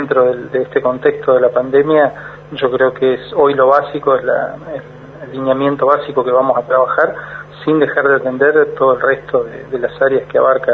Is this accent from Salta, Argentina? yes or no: no; Río Mayo, Chubut, Argentina; born there; yo soy nacido en Río Mayo, soy una pequeña localidad chubutense al sudoeste de nuestra provincia. En el año 2011 aproximadamente me incorporo al gobierno municipal de mi pueblo.